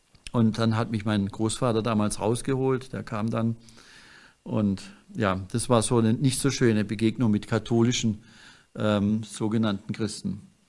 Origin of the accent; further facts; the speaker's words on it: Pforzheim, Baden-Württemberg, Germany; born there; wurde geboren 1958 in Pforzheim. Bin jetzt auch 58 Jahre alt.